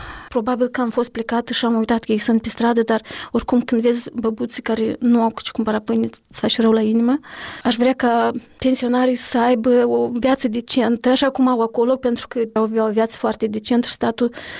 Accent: Moldova; când spun că sunt din Republica Moldova

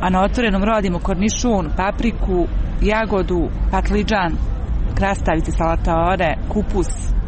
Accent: Modrički Lug, Republika Srpska, Bosnia & Herzegovina; ja sam iz Modričkog luga, znači okolina Doboja, dol Broda, Gledačca, Ošamca, znači osako.

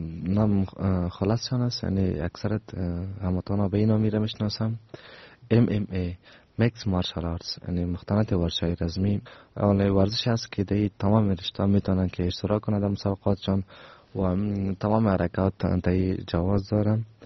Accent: Afghanistan; ما افغان هستم،

